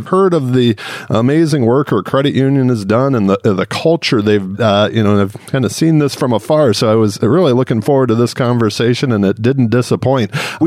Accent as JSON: {"language": "English", "town": "Clawson", "region": "Michigan", "country": "United States", "tie": "born or raised there", "also_born_or_lived": "Royal Oak", "said": "But I grew up in Metro Detroit, lived the first 30 years of my life in Clawson and Royal Oak, Michigan."}